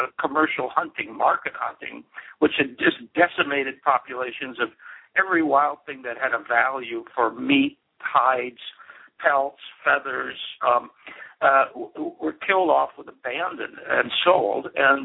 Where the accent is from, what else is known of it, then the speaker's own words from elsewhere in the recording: Michigan, United States; who even me in the 50s growing up in Michigan, I watched TV